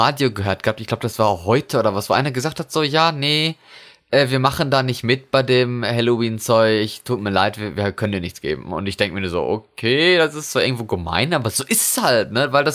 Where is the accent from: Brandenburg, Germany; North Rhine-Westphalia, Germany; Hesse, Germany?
North Rhine-Westphalia, Germany; now in Norway; Bei uns in Westfalen.